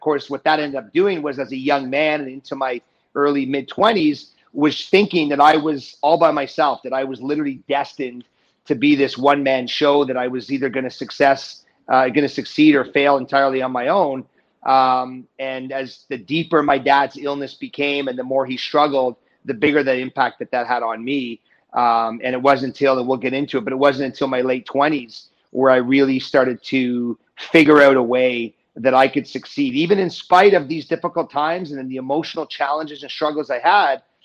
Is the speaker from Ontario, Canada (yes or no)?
no; Montreal, Quebec, Canada; So I grew up in Montreal.